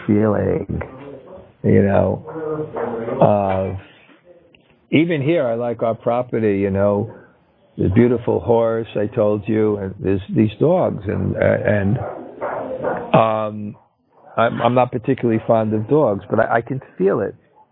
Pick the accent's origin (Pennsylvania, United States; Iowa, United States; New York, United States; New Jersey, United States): New York, United States; Brooklyn; born there; because I was born in Brooklyn, and I actually became attached to concrete.